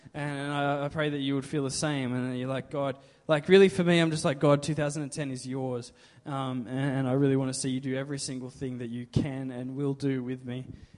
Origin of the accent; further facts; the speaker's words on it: Australia; I'm defined by being an Australian, by being a 20-something young male, by having gone to uni